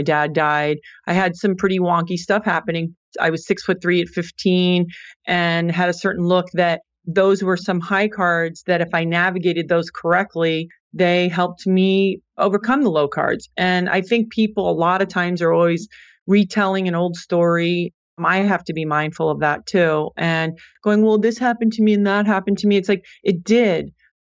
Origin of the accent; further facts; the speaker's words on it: Saint Thomas, U.S. Virgin Islands; But because I grew up in the Caribbean, I dabbled a little bit in volleyball my 10th grade year. But organized sports back then, you know, on St. Thomas, it wasn't like, oh, you know, you could do something with this.